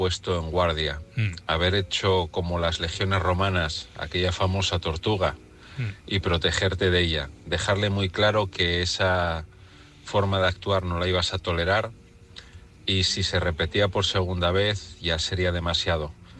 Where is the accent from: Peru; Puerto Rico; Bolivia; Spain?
Spain; Asturias; de Asturias, el vigilante.